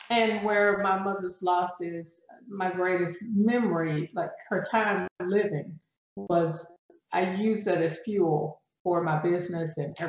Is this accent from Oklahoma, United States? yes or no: no; Houston, Texas, United States; So I am from Houston, Texas. I grew up as an only child.